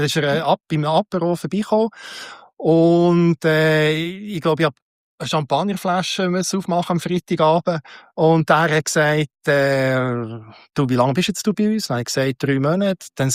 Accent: Bern, Switzerland; ja, Freiburg und ich bin mehr Bern.

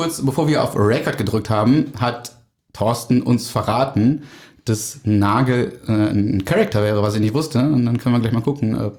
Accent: North Rhine-Westphalia, Germany; Wir kommen beide aus NRW, das verbindet uns immerhin

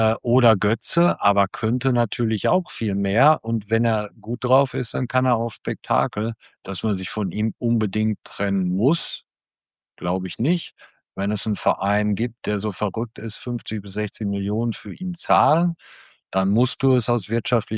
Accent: Dortmund, North Rhine-Westphalia, Germany; Ja, ich bin gebürtiger Dortmunder und gebürtiger Kurler

